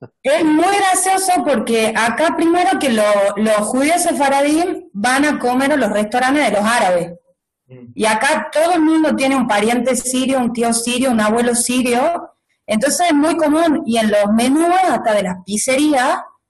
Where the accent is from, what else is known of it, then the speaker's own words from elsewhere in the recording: Tucumán, Argentina; yo soy de Tucumán, el gordo tucumano